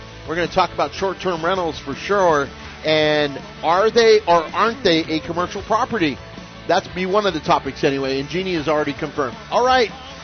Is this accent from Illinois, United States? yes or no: no; Las Vegas, Nevada, United States; No, I'm originally from Vegas, so